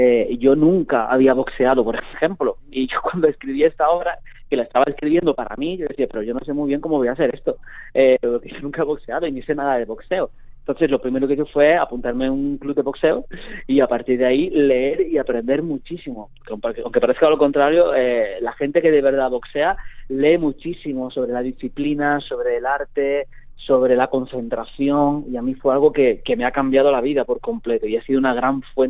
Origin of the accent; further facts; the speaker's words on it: Andalusia, Spain; yo soy andaluz, quieras o no, llevamos la cultura gitana en la sangre, porque han sido muchísimos años en los que nos hemos ido mezclando unos con otros. Mi familia tiene antecedentes de la comunidad gitana.